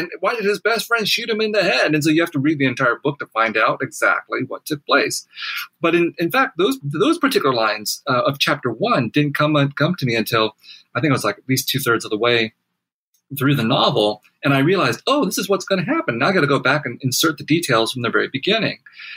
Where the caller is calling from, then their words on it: Pasadena, California, United States; I'm calling from my basement office in Pasadena, California, right next to Los Angeles.